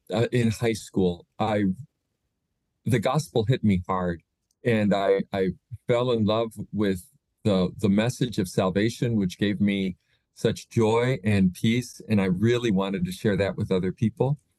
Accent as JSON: {"language": "English", "town": "St. Louis", "region": "Missouri", "country": "United States", "tie": "born or raised there", "said": "But yeah, I grew up in St. Louis, Missouri, and I wanted to go to school out of state. And so I came here to Ann Arbor."}